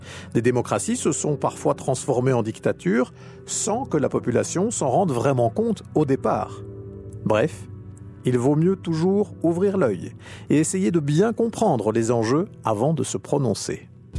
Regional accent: Belgium; ont particulièrement beaucoup de succès en ce moment chez nous, en Belgique ?

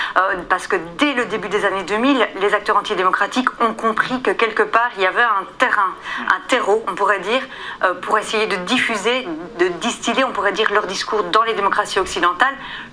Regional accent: Belgium; Vous savez, moi, je viens de Belgique, vous le savez sans doute

